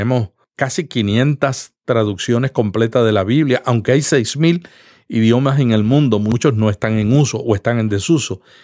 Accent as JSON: {"language": "Spanish", "country": "Puerto Rico", "moved": "yes", "lives_now": "United States", "said": "Yo vine de Puerto Rico y cuando yo llegué me di cuenta que en este país todo el mundo trabaja independientemente."}